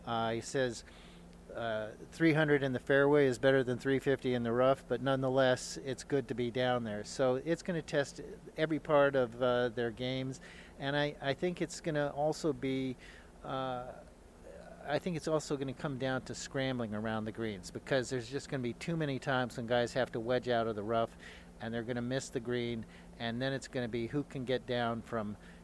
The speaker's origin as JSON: {"language": "English", "town": "Albuquerque", "region": "New Mexico", "country": "United States", "tie": "born or raised there", "said": "when I was growing up in Albuquerque, New Mexico, I was a member of the 1968 state championship high school golf team."}